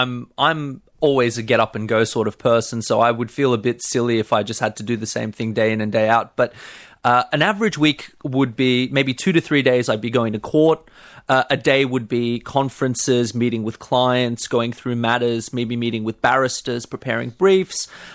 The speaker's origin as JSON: {"language": "English", "country": "Australia", "tie": "born or raised there", "said": "I'm of Iranian heritage, and I look Iranian, but I've been here since I was one. I'm thoroughly Australian in my eyes"}